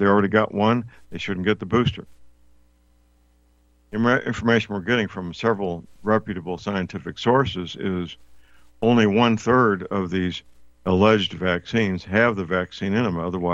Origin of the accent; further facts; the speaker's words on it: St. Louis, Missouri, United States; Pfizer is partly manufactured in my hometown, St. Louis, by the way.